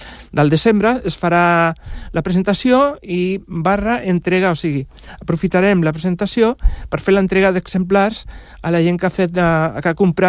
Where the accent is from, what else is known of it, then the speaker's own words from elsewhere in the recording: Badalona, Catalonia, Spain; jo sóc del barri de la Pau, que antigament es deia el barri de la Immaculada. Això fa la tira d'anys, està tocant a Santa Coloma. I quan vaig anar a viure amb la meva dona, me'n vaig anar a viure a Bufalà.